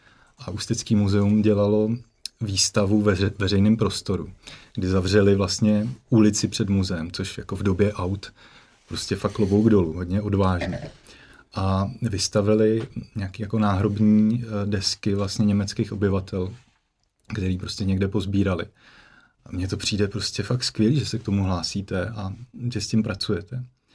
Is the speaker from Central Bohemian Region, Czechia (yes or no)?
no; Chomutov, Ústí nad Labem Region, Czechia; jsme z Chomutova a jako navštěvujeme to město.